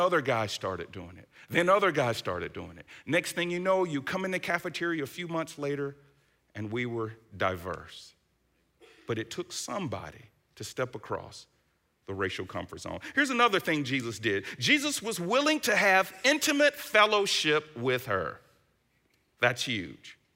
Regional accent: Atlanta, Georgia, United States; I've grown from that, from growing up in Atlanta, an all-black area, to going to the University of Tennessee, an all-white area.

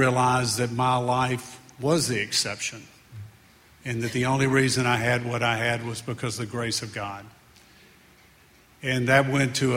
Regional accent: Alabama, United States; Didn't want to leave my home state. So I went up to Huntsville, down to Mobile, trying to find where this Eagle Ranch needed to be.

